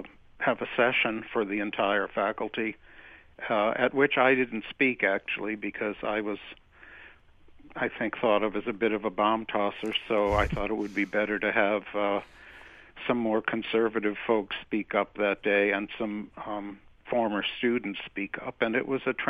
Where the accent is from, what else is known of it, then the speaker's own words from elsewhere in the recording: Cambridge, Massachusetts, United States; I grew up in Cambridge. I was born here. I was a product of the public schools